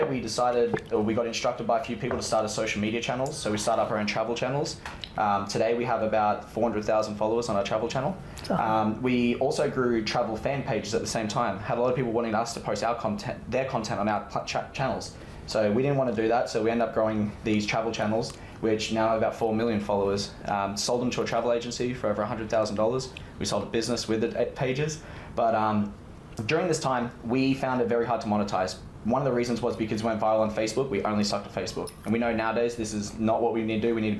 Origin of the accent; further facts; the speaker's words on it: Australia; So I'm from Australia, if you can hear my accent.